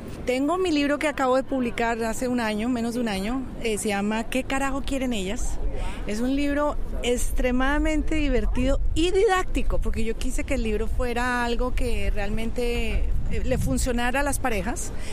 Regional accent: Bogotá, Colombia; born there; soy colombiana, nací en Bogotá

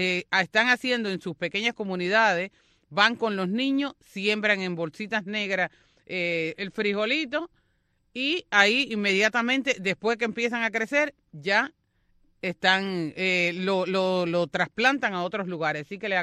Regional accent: Cuba; como ciudadanos cubanos

